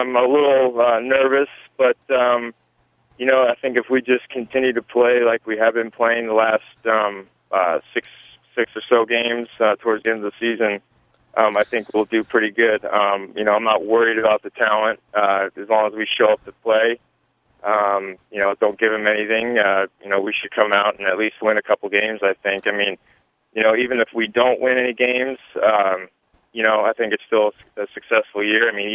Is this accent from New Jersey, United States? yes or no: yes; New Jersey, United States; moved away as an adult; now in Kearney, United States; Well, I grew up in New Jersey, and I moved here 14 years ago.